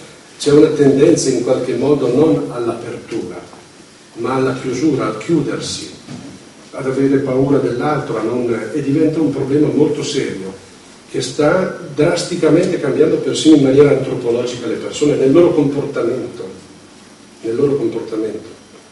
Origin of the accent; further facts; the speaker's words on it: Milan, Lombardy, Italy; Io vengo da Milano